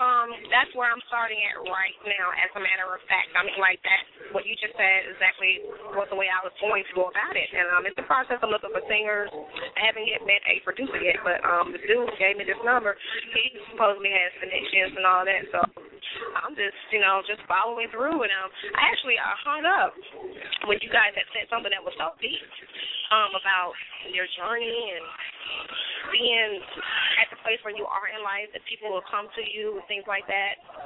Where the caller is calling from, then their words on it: Atlanta, Georgia, United States; but I'm calling from Atlanta